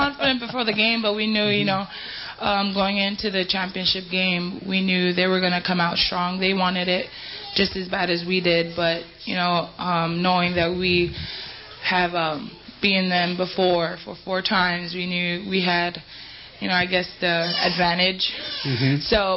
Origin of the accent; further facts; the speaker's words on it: Hawaii, United States; from Hawaii.